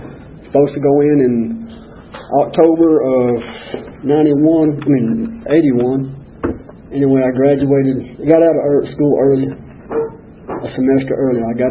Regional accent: Duluth, Minnesota, United States; also born or lived in Buffalo; I'm one of them damn Yankees, I guess. I was born in Buffalo, New York. And up until I was 8 years old, I lived in Duluth, Minnesota.

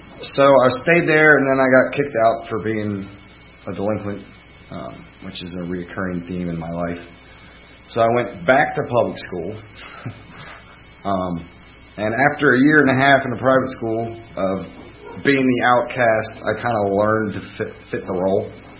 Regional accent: Atlanta, Georgia, United States; I am born and raised in Atlanta, Buckhead community, but I quickly moved down to Little Five Points area.

